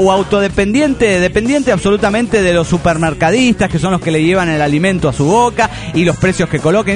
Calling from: Cochabamba, Bolivia; de Cochabamba, Bolivia.

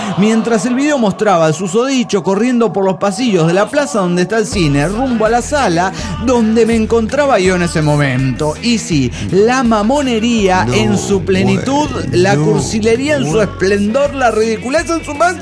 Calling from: La Paz, Bolivia; de La Paz, Bolivia.

